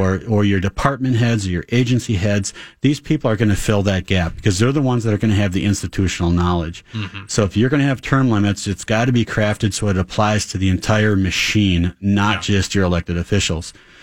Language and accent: English; St. Louis Park, Minnesota, United States; now in Becker, United States; I live in Becker, Minnesota. I was born and raised in St. Louis Park. I went to Hopkins Lindbergh at the time.